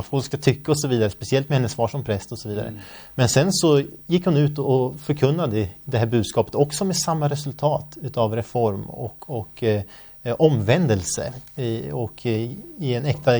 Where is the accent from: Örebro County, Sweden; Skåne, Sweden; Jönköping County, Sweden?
Örebro County, Sweden; Örebro; also born or lived in Kumla; i Kumla, faktiskt där jag kommer ifrån, eller Örebro där jag är uppvuxen, i Närke också